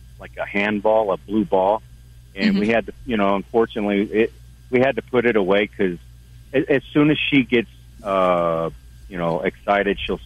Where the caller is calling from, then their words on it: Wyoming, United States; Well, I'm truck driving here in Wyoming.